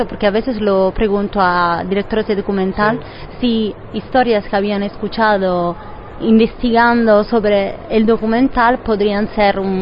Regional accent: Southern Italy, Italy; De acuerdo, soy del sur de Italia, entonces más o menos lo mismo.

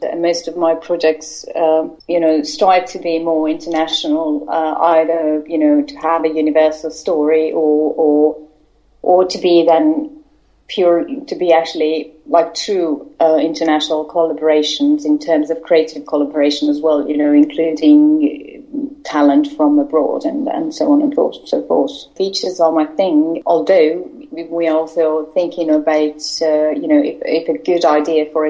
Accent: Estonia; I'm a producer from Estonia.

